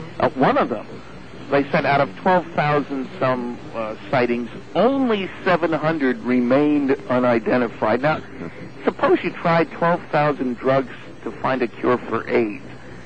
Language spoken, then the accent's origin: English; United States; now in Canada; I'm an American, so I got two governments.